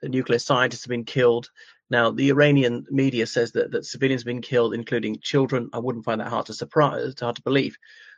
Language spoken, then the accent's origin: English; Ireland; from Ireland.